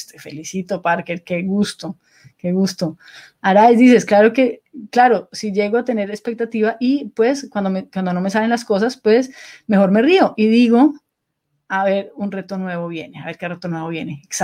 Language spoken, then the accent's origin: Spanish; Venezuela; now in Colombia; Soy venezolana trabajando en Colombia